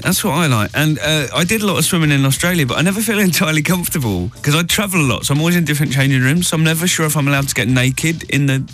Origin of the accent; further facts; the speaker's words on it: London, United Kingdom; because I'm from London and I travel a lot